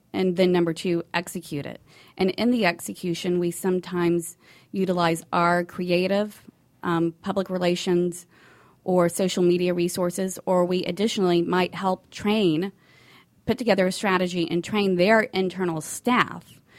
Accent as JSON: {"language": "English", "region": "Alabama", "country": "United States", "lives_now": "Atlanta, United States", "said": "I'm originally from Alabama."}